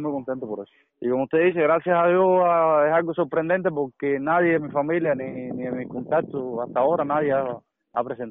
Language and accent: Spanish; Cuba; Yo como cubano y ciudadano de este país no tengo que quejarme de nada.